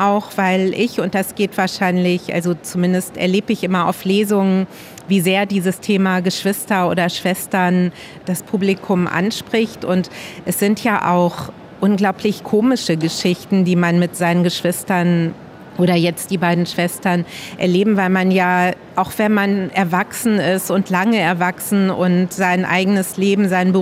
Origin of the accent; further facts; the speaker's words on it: Luxembourg; moved away as an adult; also born or lived in Frankfurt; Also ich besitze nur den luxemburgischen Pass, keinen deutschen. Und ja, also Luxemburg ist meine Heimat, dann bin ich zurück nach Frankfurt zum Studieren, weil es damals in Luxemburg noch keine Universität gab.